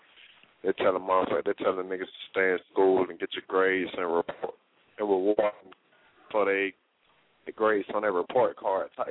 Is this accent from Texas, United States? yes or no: no; Atlanta, Georgia, United States; where I'm from, man, I'm from the West End, Cascade, part of Atlanta, man